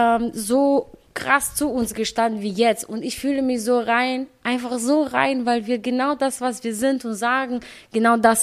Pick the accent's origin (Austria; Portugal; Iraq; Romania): Romania; now in Paderborn, Germany; Ich sage nicht aus Paderborn, ich sage immer aus Rumänien. Und dann hat mir jemand gesagt, nee, in Deutschland. Ich so, ach so, ich so in Paderborn. Aber mich stört das auch gar nicht, wenn mich jemand fragt aus Rumänien.